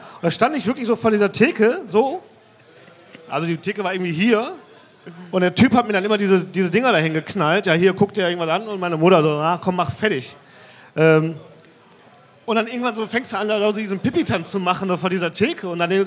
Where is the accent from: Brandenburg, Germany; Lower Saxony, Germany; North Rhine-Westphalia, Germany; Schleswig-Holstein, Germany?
North Rhine-Westphalia, Germany; Mülheim an der Ruhr; Und ich kann mich erinnern, ich komme aus Mülheim, Ruhr.